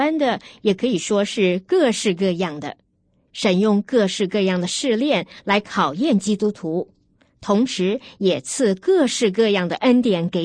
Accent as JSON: {"language": "Chinese", "country": "China", "said": "我相信我们中国人现在也是遍布世界各地"}